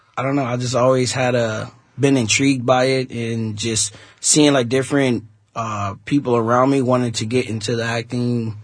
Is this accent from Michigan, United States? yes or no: yes; Detroit, Michigan, United States; I'm from Detroit, Michigan.